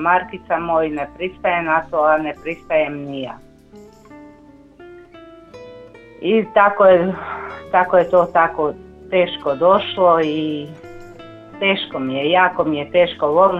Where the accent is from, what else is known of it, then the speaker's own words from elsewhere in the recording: Rama, Federation of Bosnia and Herzegovina, Bosnia & Herzegovina; i iz Rame sam i divim se svetom zemljom, svetom grudom.